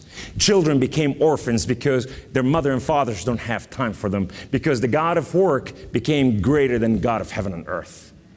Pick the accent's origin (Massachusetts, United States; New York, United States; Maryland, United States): New York, United States; accent: New York; Excuse my New York accent.